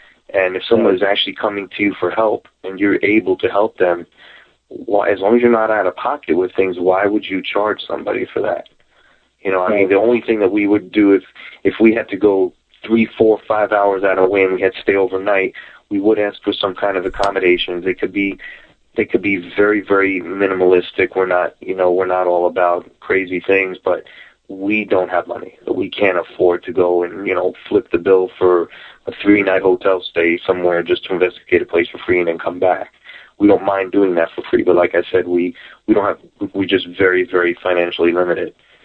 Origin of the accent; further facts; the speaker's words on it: Queens, New York, United States; I'm from New York, from Queens, and my parents split. I would go into the Long Island on the weekends to see my dad